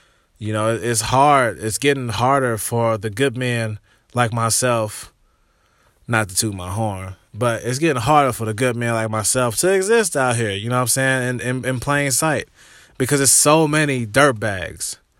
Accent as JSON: {"language": "English", "region": "Illinois", "country": "United States", "said": "I'm from Illinois. I'm from a little town in southern Illinois right across the river from St. Louis, Missouri."}